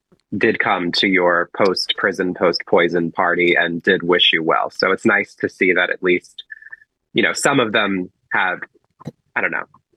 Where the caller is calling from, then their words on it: Arizona, United States; Also, can you mention … I'm from Arizona.